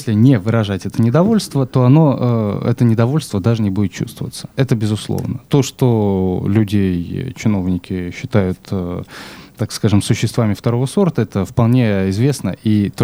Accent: Pskov, Pskov Oblast, Russia; Но я тоже из Пскова.

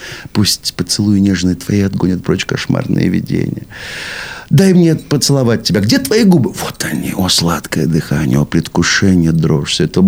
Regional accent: Moscow, Russia; Нет, я москвич.

